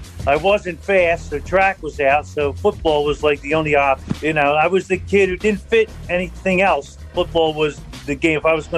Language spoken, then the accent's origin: English; Deptford, New Jersey, United States; Yes, I grew up in Deptford.